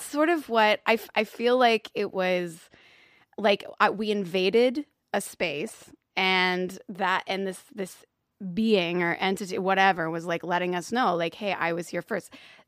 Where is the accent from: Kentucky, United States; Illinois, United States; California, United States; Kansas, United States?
Kentucky, United States; Louisville; I feel like I'm from Louisville, Kentucky, and we have a lot of stories.